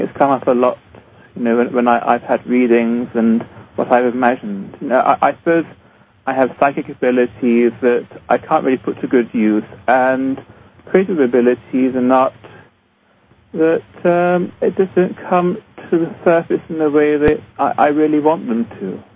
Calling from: London, United Kingdom; from London.

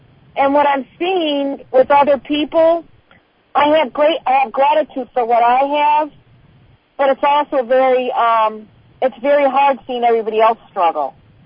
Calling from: Florida, United States; Oh, hi, Donna. … in Florida.

